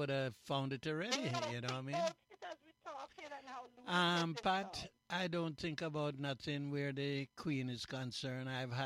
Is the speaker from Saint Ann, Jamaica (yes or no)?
no; Mandeville, Manchester, Jamaica; now in Canada; I am from Mandeville in Jamaica.